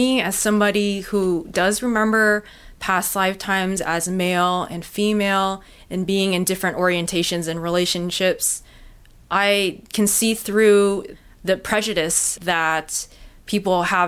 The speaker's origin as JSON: {"language": "English", "region": "Massachusetts", "country": "United States", "tie": "born or raised there", "said": "I was raised in Massachusetts, and there's a huge Irish population there. So in this incarnation, I'm Asian American. I'm born in the U.S."}